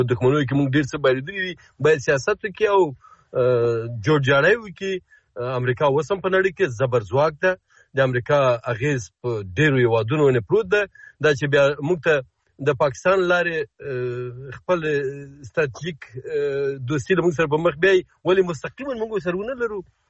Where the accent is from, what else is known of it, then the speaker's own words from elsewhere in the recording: Afghanistan; زه د یو افغان په توګه ویلی سم